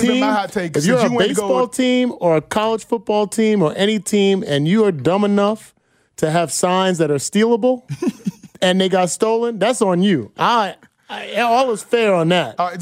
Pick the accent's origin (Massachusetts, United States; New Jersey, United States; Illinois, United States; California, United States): New Jersey, United States; I'm from Jersey.